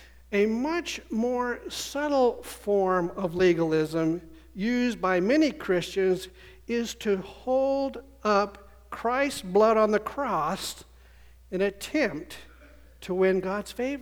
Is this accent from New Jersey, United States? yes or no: no; Arizona, United States; And I grew up in Arizona, and there we have many Indian reservations.